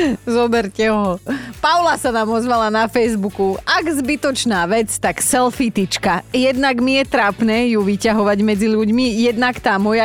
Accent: Borovce, Trnava Region, Slovakia; Roboty máme jak na kostole, ako sa hovorí u nás v Borovciach, ale sa nám to páči.

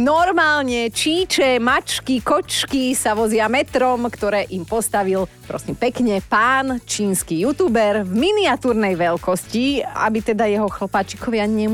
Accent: Borovce, Trnava Region, Slovakia; tak by sme mali takú bandu kamošov u nás v Borovciach a hrávali sme najprv teda futbal

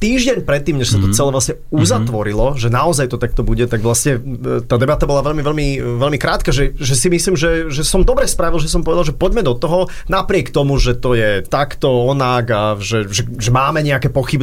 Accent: Bratislava, Bratislava Region, Slovakia; Ja som Bratislavčan.

